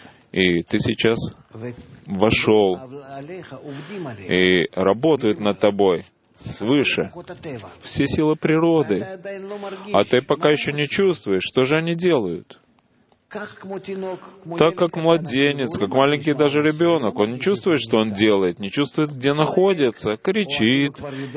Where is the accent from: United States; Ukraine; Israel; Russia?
Israel; я из Израиля, и я вас смотрю по телевизору.